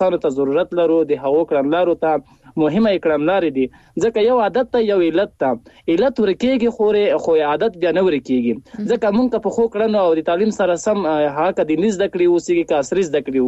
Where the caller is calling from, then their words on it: Ahmad Khel, Paktia, Afghanistan; هغه هم له پکتیا احمد خیرو څخه